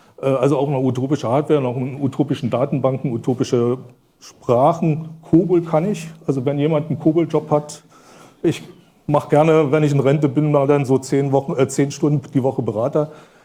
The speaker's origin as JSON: {"language": "German", "town": "Brandenburg an der Havel", "region": "Brandenburg", "country": "Germany", "said": "Ich komme aus Brandenburg, Brandenburg an der Havel. Es gibt eine Stadt Brandenburg in Brandenburg, die nicht die Hauptstadt von Brandenburg ist. Die Hauptstadt von Brandenburg ist Potsdam. Und ja, da komme ich her, arbeite da schon seit 30 Jahren"}